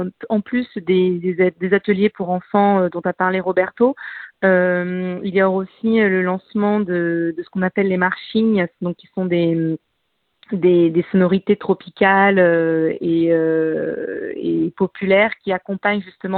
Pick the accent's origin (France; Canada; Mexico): France; also born or lived in Brazil; je suis une Française qui a vécu plus de 11 ans au Brésil.